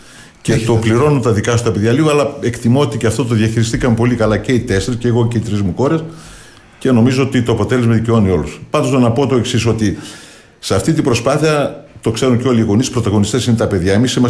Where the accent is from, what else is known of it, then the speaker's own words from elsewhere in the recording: Northern Greece, Greece; εμείς που είμαστε λίγο από Βόρειο Ελλάδα.